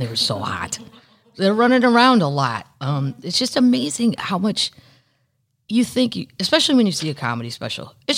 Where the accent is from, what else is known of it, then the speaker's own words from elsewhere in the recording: St. Louis, Missouri, United States; I'm from, no, I'm from Missouri and I'm not a farmer. I mean, at St. Louis, you could have put the arch up or something